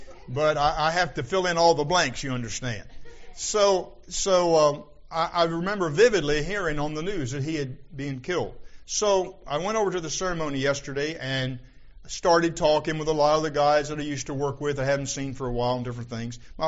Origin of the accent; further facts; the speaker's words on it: Vienna, United States; when I was growing up in Vienna, Hee Haw salutes, my hometown, population 368 when everybody's home